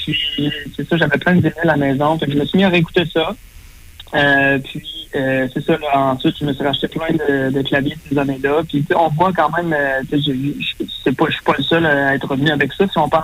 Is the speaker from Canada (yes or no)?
yes; Trois-Rivières, Quebec, Canada; Moi, je suis natif de Trois-Rivières.